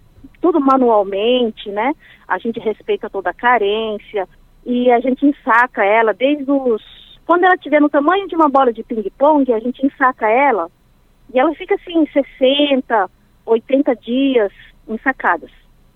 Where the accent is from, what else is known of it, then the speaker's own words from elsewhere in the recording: Carlópolis, Paraná, Brazil; born there; nasci em Carlópolis, né? Meu pai são descendentes japoneses e eu nasci em Carlópolis. Carlópolis é uma cidade pequena que ela está situada mais para o norte do Paraná, assim, na divisa de São Paulo já